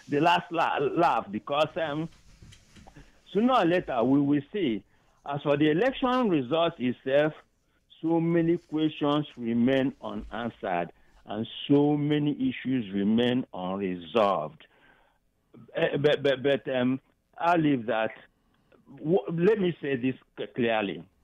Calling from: North Carolina, United States; calling from North Carolina.

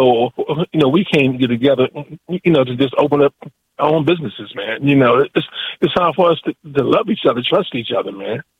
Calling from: Fort Washington, Maryland, United States; man, from Fort Washington, Maryland, man.

